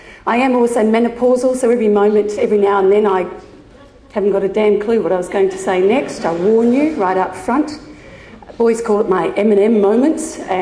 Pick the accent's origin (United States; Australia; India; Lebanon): Australia; Wandering, Western Australia; I come from Wandering. Anyone heard of it would know that's actually very cold there. Very cold.